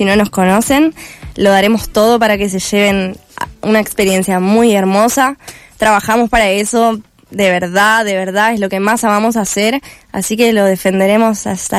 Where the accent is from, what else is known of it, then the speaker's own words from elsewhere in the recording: Mar del Plata, Buenos Aires Province, Argentina; Yo de pequeñita ya bailaba, ya cantaba también. Después encontré lo que era la comedia musical. Yo vengo de Mar del Plata y entonces